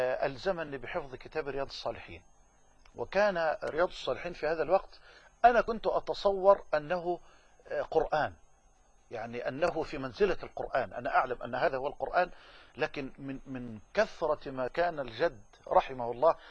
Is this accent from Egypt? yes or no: yes; Damuh, Dakahlia, Egypt; إلى الجامع الكبير في قريتنا الكريمة في دموه،